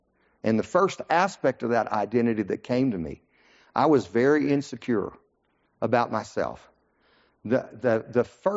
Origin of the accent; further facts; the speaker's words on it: Lamar, Colorado, United States; Andrew Womack came to my hometown, Lamar, Colorado in 1978.